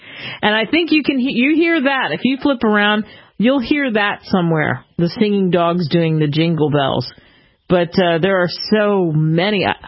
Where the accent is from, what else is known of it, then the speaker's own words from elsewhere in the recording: New Jersey, United States; And, of course, growing up in New Jersey, I heard that a bunch.